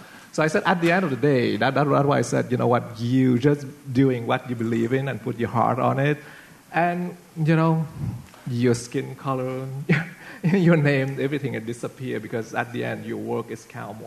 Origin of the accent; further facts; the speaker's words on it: Montreal, Quebec, Canada; I come from Montreal, and we have a thing between Montreal and Toronto, right?